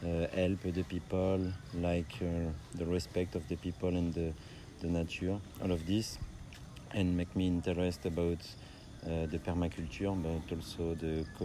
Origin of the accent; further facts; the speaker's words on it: France; English is a second language; moved away as an adult; now in Bali, Indonesia; I'm from France. I live in Bali since 3 years now.